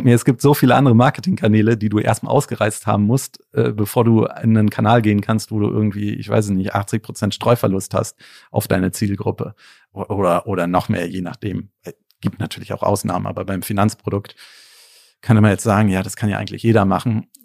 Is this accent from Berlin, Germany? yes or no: yes; Berlin, Germany; ich bin ja Berliner, auch in Berlin geboren